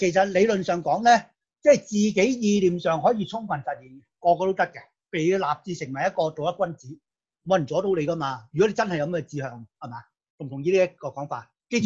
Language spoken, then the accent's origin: Cantonese; Hong Kong; 而家作為香港人啊，我令到咧香港唔再俾中共統治咁樣